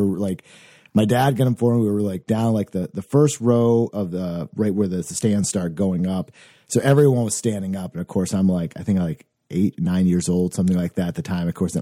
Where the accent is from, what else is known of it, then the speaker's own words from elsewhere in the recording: Maine, United States; So I grew up in Maine, Western Maine, around the Oxford Hills area.